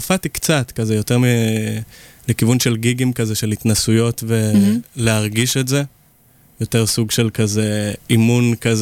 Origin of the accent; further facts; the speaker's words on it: Kfar Vradim, Northern District, Israel; now in Tel Aviv, Israel; במקור אני מכפר ורדים, כן.